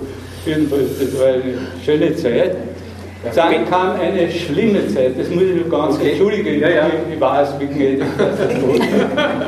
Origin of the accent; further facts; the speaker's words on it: Vienna, Austria; Ich bin ja aus Penzing dahergezogen und war, sage ich mal, vom Umfeld sehr verwöhnt.